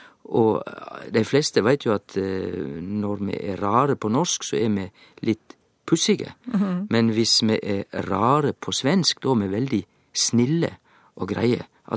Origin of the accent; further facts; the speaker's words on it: Hafslo, Vestland, Norway; og jeg er fra Hafslo likevel, så vet jeg at heima så sier ikke vi noe annet eller da si.